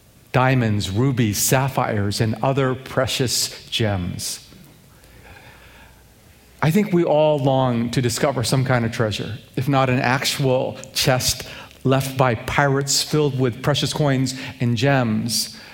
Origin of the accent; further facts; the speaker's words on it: England, United Kingdom; was a young boy growing up in England, I had a fantasy.